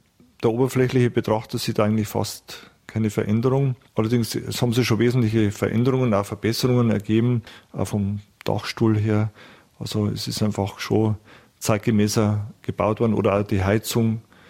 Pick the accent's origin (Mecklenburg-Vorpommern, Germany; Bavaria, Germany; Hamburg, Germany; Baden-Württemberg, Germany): Bavaria, Germany; Pförring; born there; ich bin geboren in der Nähe von Altmannstein, ist nicht einmal so weit weg, in Pföhring. Bin dann aufs Gymnasium nach Regensburg gekommen